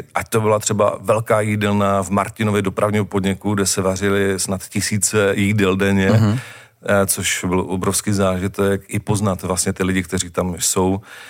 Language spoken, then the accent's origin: Czech; Ostrava, Moravian-Silesian Region, Czechia; Takže dopravdy v nové části Poruby, teď už je to Svinov, tak jsem se narodil, přivezli mi do těch paneláků, takže na rozdíl třeba od mého bratra jsem si nezažil život na venkově, ale žil jsem celou dobu na sídlišti v Ostravě.